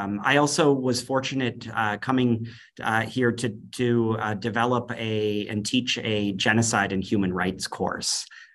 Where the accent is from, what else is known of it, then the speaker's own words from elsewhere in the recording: New York, United States; now in Minnesota, United States; I mentioned before that I am coming from Minnesota. I actually grew up in New York State, in Western New York. And I grew up in kind of a strange circumstance.